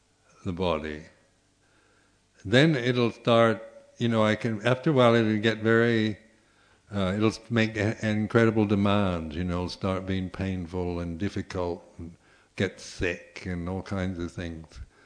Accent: United States; I'm from the States

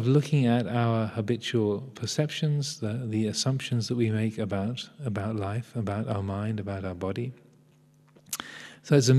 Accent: Tenterden, South East England, United Kingdom; born there; I was born in Kench Hill Hospital, Tenterden, Kent. 1956.

